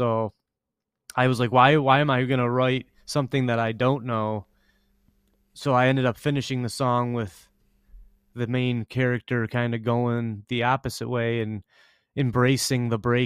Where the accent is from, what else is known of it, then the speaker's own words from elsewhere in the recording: Grosse Pointe, Michigan, United States; but us growing up in Grosse Pointe, it's like our lives weren't very difficult.